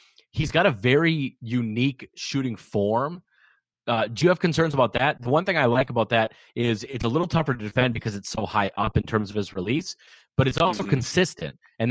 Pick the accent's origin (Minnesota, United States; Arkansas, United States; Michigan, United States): Minnesota, United States; I'll tell you right now, I'm from Minnesota, and so I definitely have no issues if Edwards ends up here